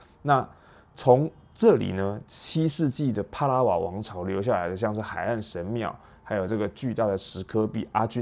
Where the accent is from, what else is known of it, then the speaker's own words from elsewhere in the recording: Taiwan; 只是对于我们台湾人来说，对他的了解不是特别的深刻。